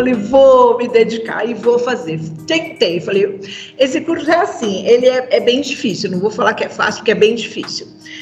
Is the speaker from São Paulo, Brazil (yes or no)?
yes; São Paulo, Brazil; eu sou da Zona Leste. Então, era perto da minha casa